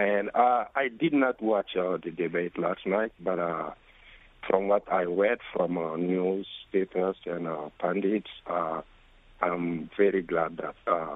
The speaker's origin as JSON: {"language": "English", "country": "Mali", "said": "I come from Mali."}